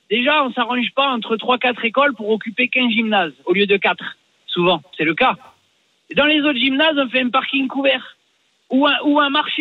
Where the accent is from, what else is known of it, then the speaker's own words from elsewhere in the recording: Normandy, France; Non, je suis originaire du Cotentin, du département de la Manche.